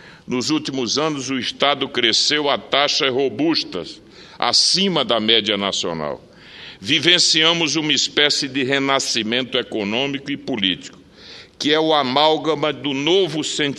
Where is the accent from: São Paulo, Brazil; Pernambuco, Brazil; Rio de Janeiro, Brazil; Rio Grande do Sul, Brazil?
Pernambuco, Brazil; born there; ciente da magnitude do papel que meu Estado natal cumpre na história do Brasil